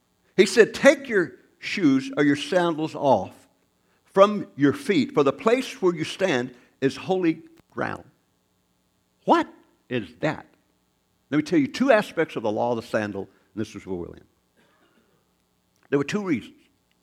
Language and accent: English; the South, United States; When I grew up in the South, and they said … I just didn't mean nothing.